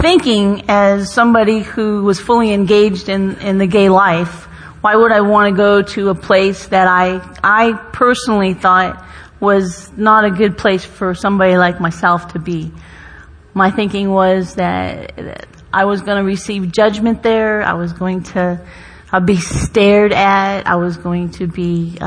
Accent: New England, United States; I'm from the East Coast. Yeah, yeah. From the New England area.

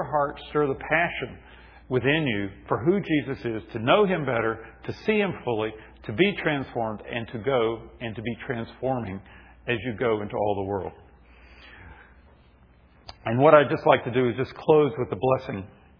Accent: Memphis, Tennessee, United States; I grew up in Memphis, Tennessee, and went to school with the daughter of one of the founders of Holiday Inn.

